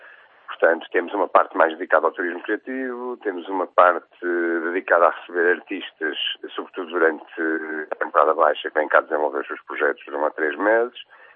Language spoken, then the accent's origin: Portuguese; Porto, Norte, Portugal; Sim, assim, eu cresci nesta casa. Eu sou do Porto, mas cresci nesta casa, cresci com os meus avós.